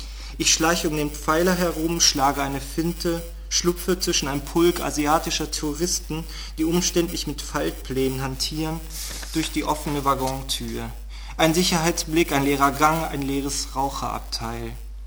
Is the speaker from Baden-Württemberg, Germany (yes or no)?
no; Berlin, Germany; ich komme aus Berlin